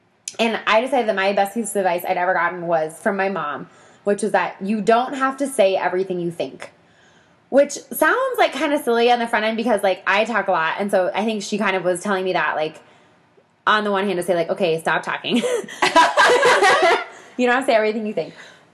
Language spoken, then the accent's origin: English; Boulder, Colorado, United States; I went to Boulder. So I grew up in Boulder